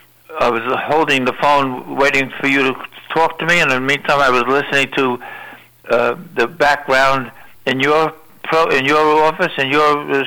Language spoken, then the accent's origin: English; Brooklyn, New York, United States; I'm from Brooklyn originally.